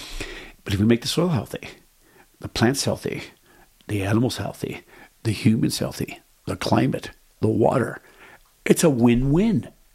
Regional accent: New Mexico, United States; I grew up in New Mexico. Our family has been here hundreds and hundreds of years.

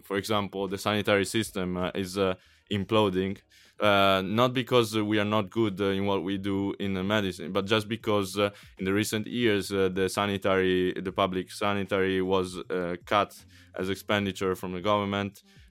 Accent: Italy; English is a second language; because I'm from Italy

